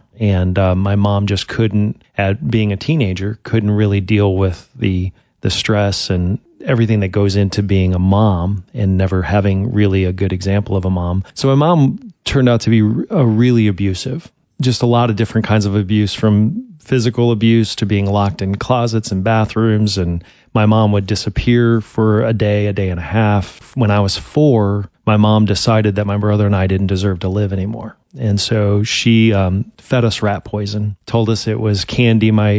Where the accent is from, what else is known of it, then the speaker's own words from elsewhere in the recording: Kentucky, United States; born there; I was born in Kentucky back in the 1970s, and my mom was really young.